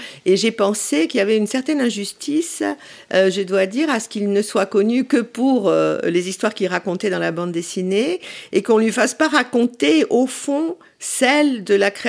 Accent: Paris, Île-de-France, France; Moi, j'ai été très atypique, puisque je venais de Paris et j'étais vraiment la seule parisienne de la promotion.

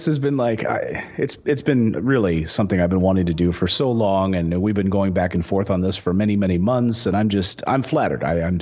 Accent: Philadelphia, Pennsylvania, United States; And, I grew up in Philadelphia. I just left my job as a host of Good Day Philadelphia

